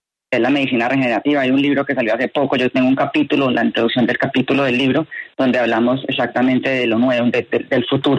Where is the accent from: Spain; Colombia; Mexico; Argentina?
Colombia; como colombianos tenemos que seguir ganando espacios